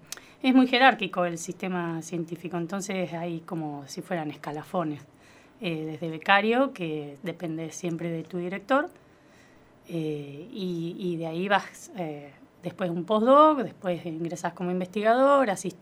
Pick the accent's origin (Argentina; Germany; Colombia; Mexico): Argentina; La Pampa; De un pueblazo de acá de cerquita de Colonia Barón. Y me vine a estudiar cuando terminé el colegio